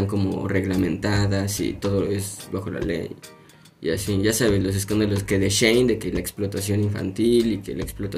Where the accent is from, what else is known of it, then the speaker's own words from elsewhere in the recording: Mexico; Es que nosotros somos Estados Unidos mexicanos.